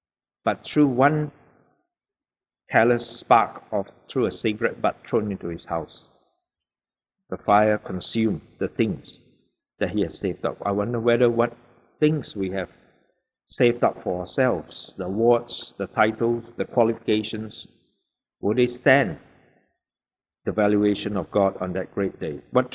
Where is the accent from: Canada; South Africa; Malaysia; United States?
Malaysia; now in Australia; My first woolen jumper, because you know I come from Malaysia, so I never worn woolen before.